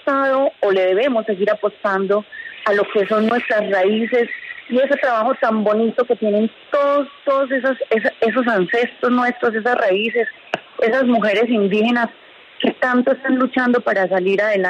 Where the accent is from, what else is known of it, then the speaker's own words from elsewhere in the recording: Antioquia, Colombia; soy de Antioquia y conozco varias etnias, conozco varias comunidades, resguardos indígenas